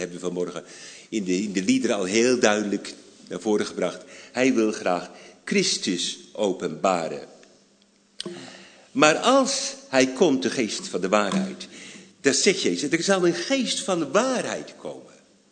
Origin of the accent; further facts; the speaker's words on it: Altena, North Brabant, Netherlands; we zitten alle hier in Andel, ik kom van Altena. Familie van boeren